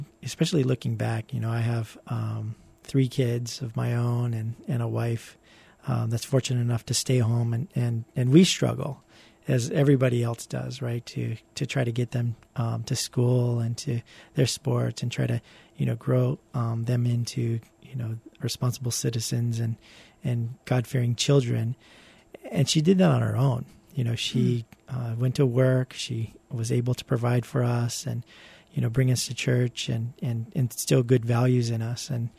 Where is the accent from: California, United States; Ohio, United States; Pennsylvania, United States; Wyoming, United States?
California, United States; San Diego; also born or lived in Rhode Island; Actually, I was born in Rhode Island, and then I grew up in San Diego. And then in 1992, I actually moved to Hawaii to go to UH.